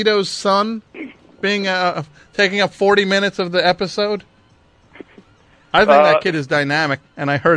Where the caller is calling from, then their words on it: Gainesville, Florida, United States; I'm calling from Gainesville, Florida.